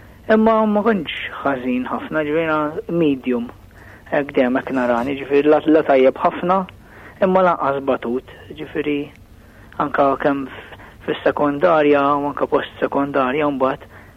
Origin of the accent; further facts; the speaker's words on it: Birkirkara, Central Region, Malta; L-ambjent fejn trabbejt Birkirkara. Sempliċi ħafna